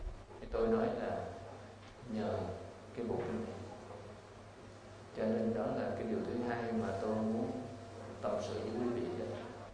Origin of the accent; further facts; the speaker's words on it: Phu My Hung, Ho Chi Minh City, Vietnam; Các vị này đấy là từ ở cái quê tôi là ở làng Phú Mỹ Hưng của gia đình